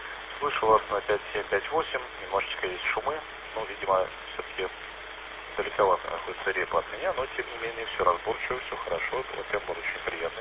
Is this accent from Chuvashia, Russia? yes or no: no; Izhevsk, Udmurtia, Russia; А сам я родом из города Ижевска